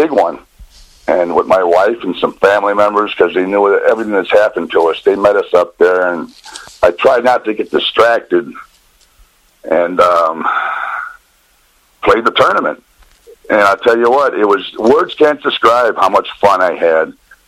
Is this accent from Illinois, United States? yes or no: yes; Cicero, Illinois, United States; Yeah, I grew up in Cicero over on Laramie, right where the racetracks are.